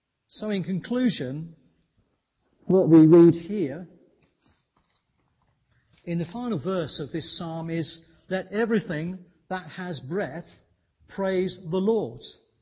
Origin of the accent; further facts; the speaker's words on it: United Kingdom; Even us as British do have those times, don't we?